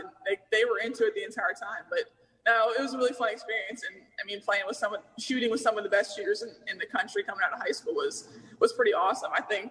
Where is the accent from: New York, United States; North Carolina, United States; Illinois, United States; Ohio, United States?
Ohio, United States; Yeah, so I'm from Ohio.